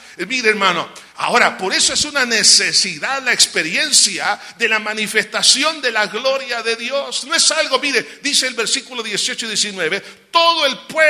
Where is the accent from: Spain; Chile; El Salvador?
El Salvador; Pensamos que porque somos salvadoreños no se puede, porque somos el pulgarcito de América